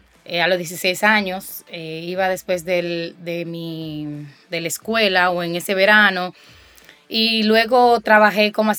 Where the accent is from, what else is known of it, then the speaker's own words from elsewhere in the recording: Santiago, Dominican Republic; now in Puerto Plata, Dominican Republic; nací, me crié en Santiago, estudié toda mi vida, entonces ahora en los últimos años vivo entre Santiago y Puerto Plata, en un campo de Puerto Plata, orgullosamente.